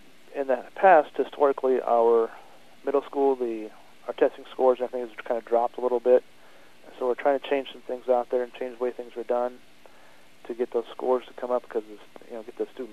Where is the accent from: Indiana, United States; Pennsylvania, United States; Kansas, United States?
Kansas, United States; Great Bend; now in Fort Madison, United States; Well, I grew up in Great Bend, Kansas. It's a rural community about the same size as Fort Madison here.